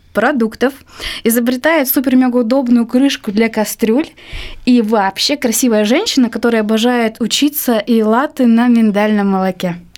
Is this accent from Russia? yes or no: yes; Irkutsk, Irkutsk Oblast, Russia; я неугомонный фотограф из Иркутска